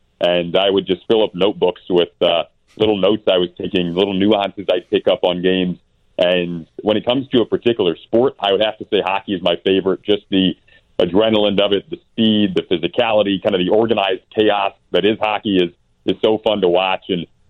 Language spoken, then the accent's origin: English; Michigan, United States; I'm from Michigan originally, so several broadcasters in that area have helped me out.